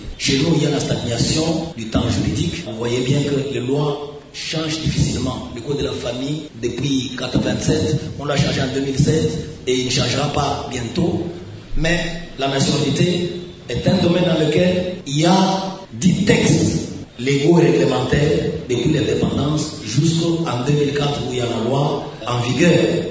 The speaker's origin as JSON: {"language": "French", "country": "DR Congo", "said": "chez nous en RDC"}